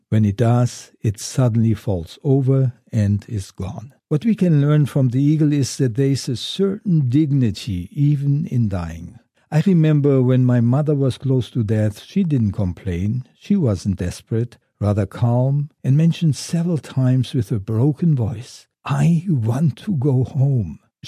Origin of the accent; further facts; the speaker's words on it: Germany; I remember while growing up in Germany after World War II, that my mother had a picture frame